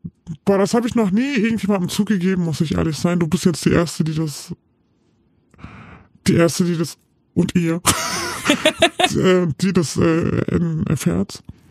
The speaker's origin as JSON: {"language": "German", "country": "Turkey", "said": "Also ich als Türkin kann das vielleicht sagen"}